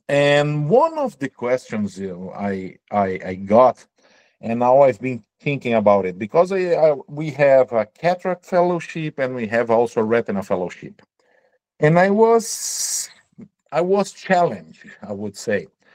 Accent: Brazil; English is a second language; now in Japan; And most of the countries, like here, Japan, or my home country, Brazil, or Europe, we are able to do both of stuff.

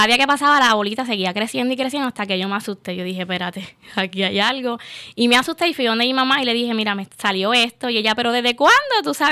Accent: Bayamón, Puerto Rico; nací, como dijiste, en Bayamón, Puerto Rico, y soy el jamón del sándwich. Tengo dos hermanos, tengo un hermano mayor y un hermano menor, soy la única niña

